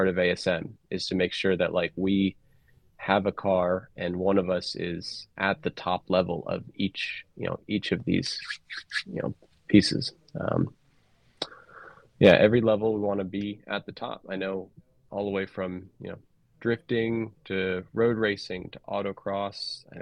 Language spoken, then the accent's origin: English; Pennsylvania, United States; also born or lived in New Jersey / Connecticut / Florida / Colorado; But I grew up in Pennsylvania, then Connecticut, a little Florida.